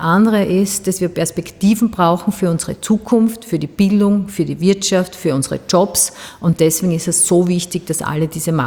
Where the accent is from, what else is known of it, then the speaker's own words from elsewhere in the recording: Styria, Austria; Die Steiermark ist halt meine Heimat.